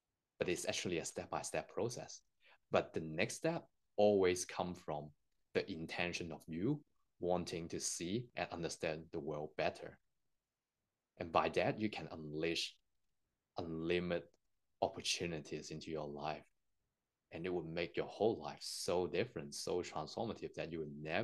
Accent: Hong Kong; moved away as an adult; when I was born in Hong Kong, I spent the first 19 years of my life not understanding my life at all.

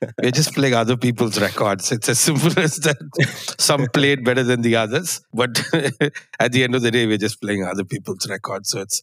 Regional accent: Bangalore, Karnataka, India; Born and raised in Bangalore, went to boarding school in Bishop Cotton's.

